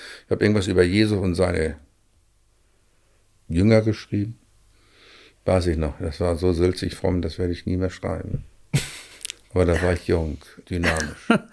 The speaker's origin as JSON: {"language": "German", "region": "Hamburg", "country": "Germany", "said": "bin aus Hamburg, mein Vater ist zur See gefahren und ich bin Diakon, habe lange Jugendarbeit in Hamburg gemacht. Ich bin in der Zeit groß geworden, 1951 geboren"}